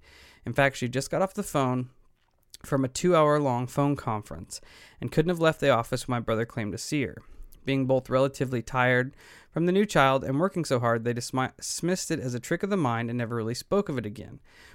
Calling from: Australia; I'm a listener from Down Under.

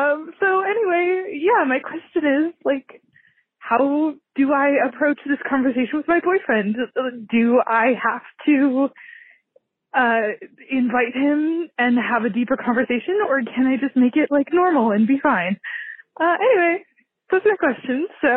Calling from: California, United States; I'm calling from California.

